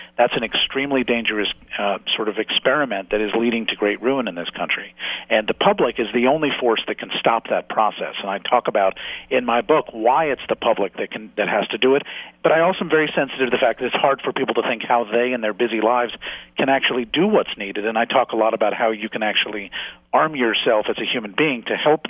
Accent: New York, United States; I'm in New York, and I'm a New Yorker who lost friends in 9/11.

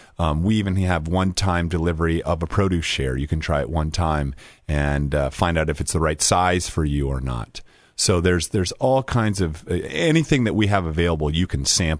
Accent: Oregon, United States; now in Virginia, United States; I grew up in Oregon, but when I was here living in Virginia, moved to Virginia

